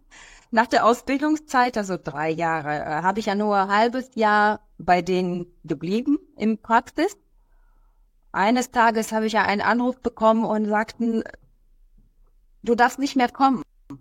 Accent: Siberia, Russia; moved away as an adult; also born or lived in Kazakhstan / Moscow, Russia; now in Germany; Gelebt in Sibirien, wo minus 50 im Winter war.

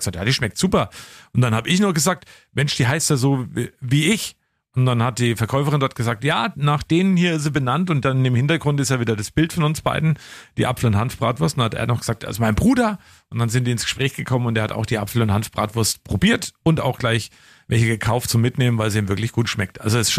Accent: Pegnitz, Bavaria, Germany; in Pegnitz bei uns in Oberfranken. In der Fränkischen Schweiz gelegen, am Tor der Fränkischen Schweiz

